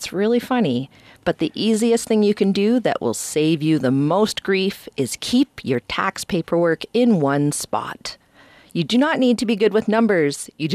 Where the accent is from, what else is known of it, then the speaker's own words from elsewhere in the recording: Prince George, British Columbia, Canada; I am a married mother of six, 37-year-old woman here, born and raised in Prince George